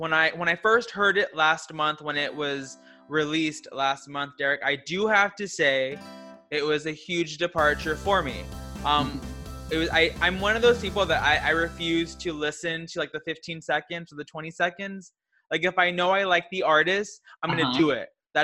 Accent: Texas, United States; you don't have to say … just cause she's from Texas, cause I'm from Texas.

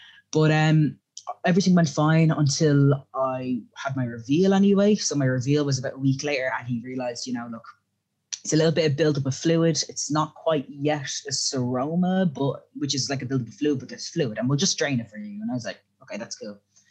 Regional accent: Ireland; I'm an Irish citizen.

